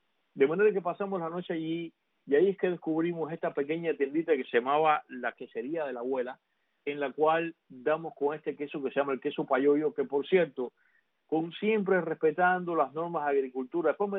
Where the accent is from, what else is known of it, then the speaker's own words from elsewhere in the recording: Havana, Cuba; yo crecí en mi barriada en La Habana rodeado de vecinos españoles